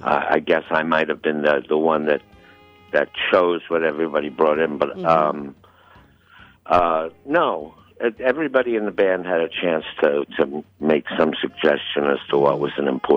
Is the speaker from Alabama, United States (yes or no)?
no; New York, United States; hey, I'm a musician from New York.